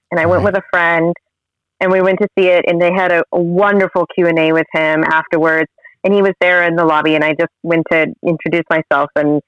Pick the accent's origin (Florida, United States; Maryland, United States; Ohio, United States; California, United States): Florida, United States; And I'm originally from Florida. There's no hills in anywhere in our state.